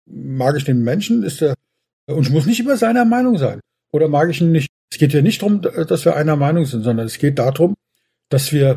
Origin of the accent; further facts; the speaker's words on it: Berlin, Germany; born there; now in Geilgesheim, Germany; Wo bist du geboren? In Berlin.